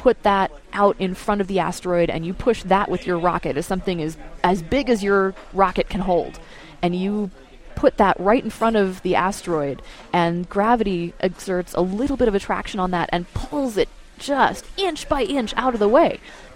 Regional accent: West Coast, United States; so I grew up on the West Coast

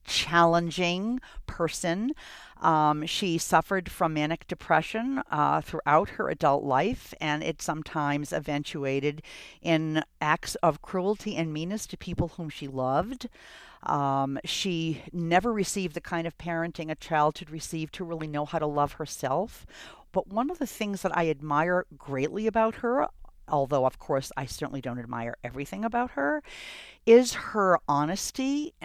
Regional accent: Boston, Massachusetts, United States; This is how I was brought up in Boston.

